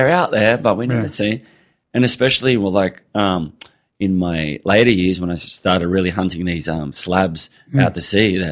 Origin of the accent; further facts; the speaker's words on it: Cronulla, New South Wales, Australia; born there; So I was born in Cronulla.